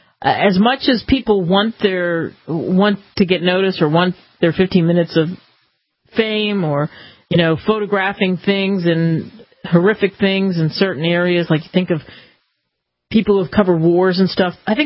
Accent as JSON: {"language": "English", "town": "New York City", "region": "New York", "country": "United States", "said": "Originally, I am from New York City, and I have definitely use the subway in my lifetime."}